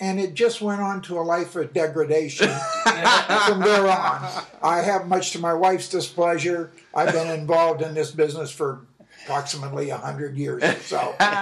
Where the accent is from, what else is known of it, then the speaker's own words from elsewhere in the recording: Norfolk, Virginia, United States; I grew up in Norfolk, Virginia. My dad was a Navy officer